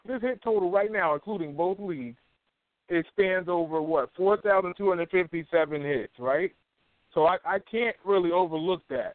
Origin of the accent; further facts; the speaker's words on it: Stamford, Connecticut, United States; Let me just use Bobby Valentine because I'm from Stamford, Connecticut.